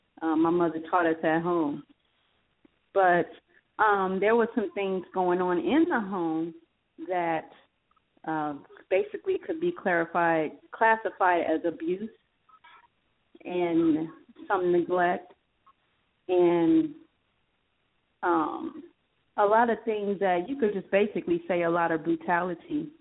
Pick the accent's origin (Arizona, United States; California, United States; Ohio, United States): Arizona, United States; Phoenix; also born or lived in New Orleans; Born in New Orleans, but raised in Phoenix.